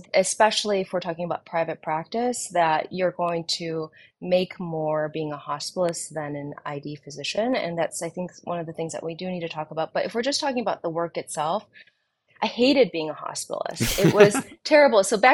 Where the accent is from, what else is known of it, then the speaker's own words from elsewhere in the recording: Michigan, United States; So a little bit about myself. I grew up in Michigan. I spent probably 8 years in Ann Arbor, Michigan, doing my undergrad and med school there.